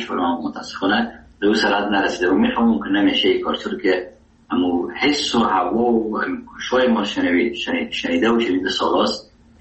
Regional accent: Afghanistan; زبان اصلی و وطنی ما دری است و فارسی است و چقدر در هرات استفاده میشه و زبان دوم ما که در افغانستان است زبان پشتو

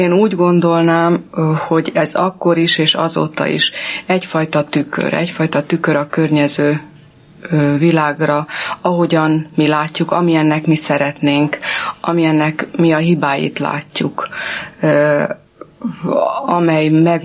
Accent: Budapest, Hungary; also born or lived in Pély; tulajdonképpen ott születtem, lévén az, hogy az édesapám egri volt, és éppen akkor Pélyen tanított. Tehát egy ilyen félig meddig kis palóc faluban, nem messze Egertől

